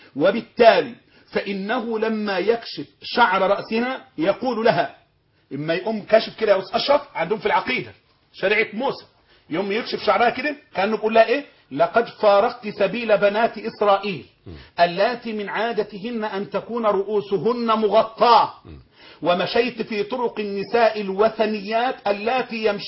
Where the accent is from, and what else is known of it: Egypt